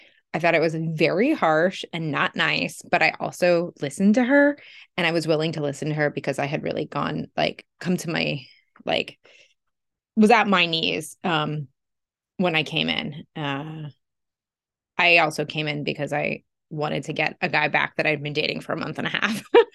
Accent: Los Angeles, California, United States; Yeah, so I live in Los Angeles. I'm from Los Angeles. I'm currently in the house I grew up

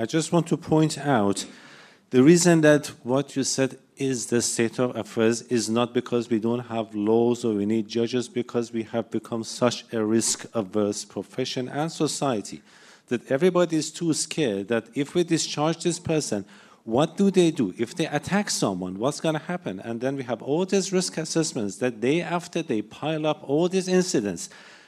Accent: Iran; I grew up in Iran, a very ultra-religious society and tyranny

